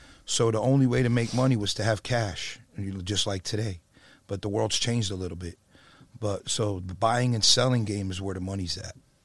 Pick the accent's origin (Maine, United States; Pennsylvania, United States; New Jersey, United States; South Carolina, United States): New Jersey, United States; Perth Amboy; I'm from Jersey originally.